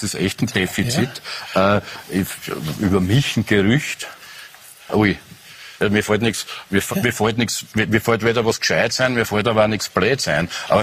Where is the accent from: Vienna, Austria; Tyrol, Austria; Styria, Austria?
Styria, Austria; Graz; Das ist nämlich Graz, meine Heimatstadt.